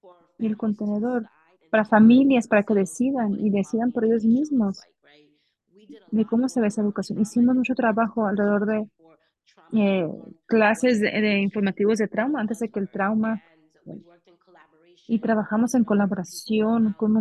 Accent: Detroit, Michigan, United States; Yo crecí en Detroit, nací y crecí en Detroit

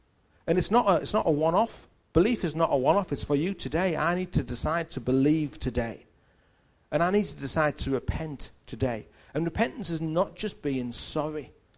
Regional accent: Newcastle, North East England, United Kingdom; accent: Geordie; You get to the barrier, and I become as Geordie as possible. I have not lived in Newcastle at that point for 4, 5, 6 years.

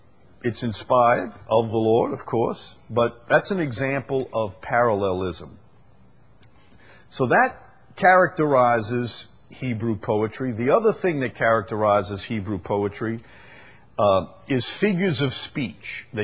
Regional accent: Chalmette, Louisiana, United States; But then again, I'm from Chalmette, and there's some things were incomprehensible to us, you know, like ballet and opera, and I never learned to appreciate those things.

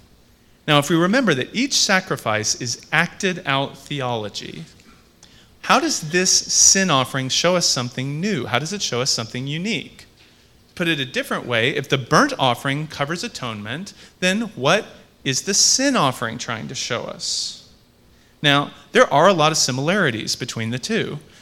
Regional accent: United States; I'm from the United States, and it's fair to say that not only in my country, but in every country

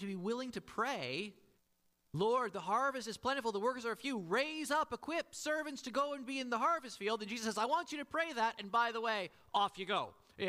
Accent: Canada; because I'm a Canadian and I've been trained that the question, how are you doing, is the equivalent of saying hi

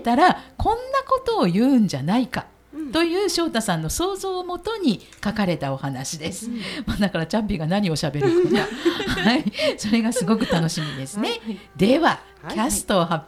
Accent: Kansai, Japan; accent: Kansai dialect; 私たちがネイティブでできるのであれば関西弁の方がやりやすいかなと思って

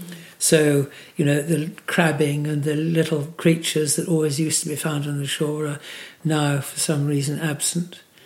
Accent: Langford, East of England, United Kingdom; I was born in Langford. And I basically lived almost all of my life in Essex.

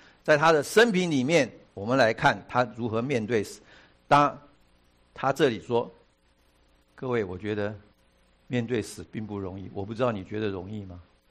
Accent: China; 在我们中国人讲，这叫什么？落叶归根，对吗？

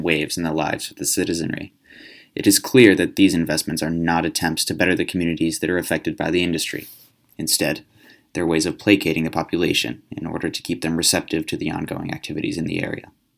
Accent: Pennsylvania, United States; of Washington and Allegheny counties, which is a hotspot for the fracking boom and, coincidentally, my hometown

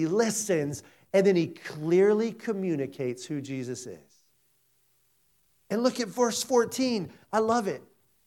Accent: South Carolina, United States; accent: Southern; I ain't from Pennsylvania. I'm from South Carolina. It's so hard for me to do that now. I've been out of the South for so long

